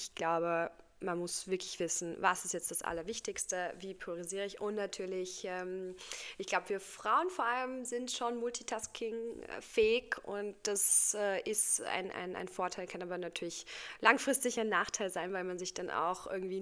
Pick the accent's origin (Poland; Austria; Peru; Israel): Poland; born there; first language Polish; German is a second language; also born or lived in Germany; Ja, du weißt ja, ich bin ja gebürtige Polin. Das heißt, also Polnisch ist auch meine Muttersprache.